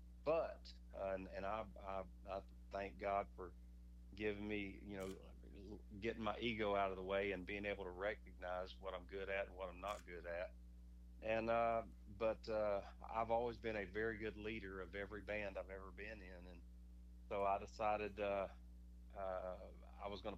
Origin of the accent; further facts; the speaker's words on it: Texas, United States; Yes, sir. I was raised in Texas, and I didn't even get into music until I was a senior in high school.